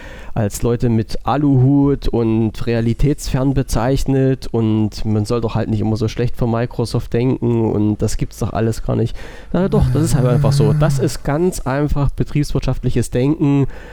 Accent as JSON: {"language": "German", "country": "Germany", "said": "Ich bin ja Deutscher und wohne in Deutschland und meine Amtssprache ist auch noch Deutsch."}